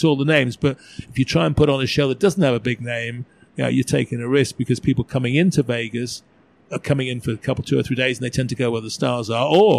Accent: Liverpool, North West England, United Kingdom; Liverpool. I might be doing a lot more stuff in England, I think. Yeah, possibly. You know, I miss, that's my hometown.

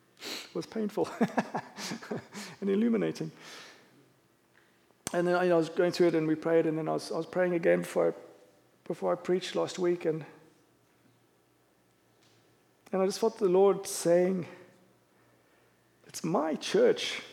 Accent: South Africa; I am a South African, and I'm a bit of an Englishman.

